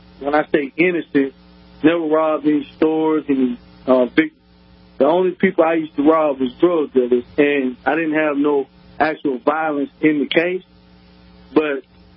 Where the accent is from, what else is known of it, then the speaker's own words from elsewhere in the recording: Charlotte, North Carolina, United States; I grew up in Charlotte, North Carolina.